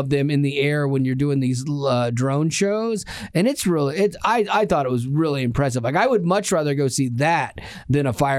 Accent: Florida, United States; I loved fireworks as a kid, but I grew up in Florida

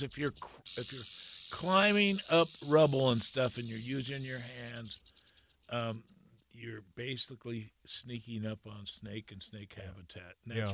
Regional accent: California, United States; moved away; Well, I was originally from California. Okay, don't hate me for that. Okay, I've been here like 40 years now. I've been here longer than I lived in California.

